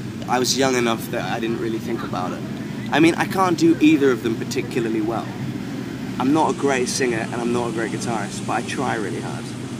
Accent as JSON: {"language": "English", "region": "London", "country": "United Kingdom", "said": "And obviously I'm from London, so I'm not used to any heat."}